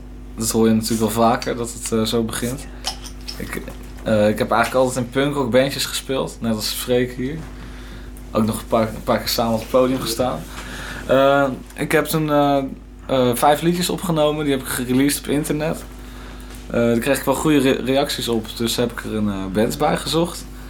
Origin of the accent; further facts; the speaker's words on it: Amersfoort, Utrecht, Netherlands; now in Tilburg, Netherlands; Ik ben 22 jaar. Ik kom uit Amersfoort eigenlijk. Maar we wonen nu met z'n allen in één huis in Tilburg.